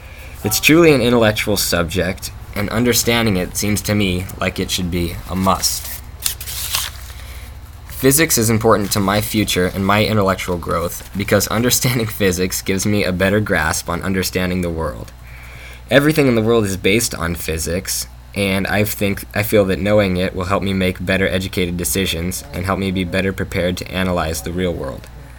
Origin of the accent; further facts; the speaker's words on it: Tucson, Arizona, United States; I'm from Tucson, Arizona, in southern Arizona, near the Mexican border.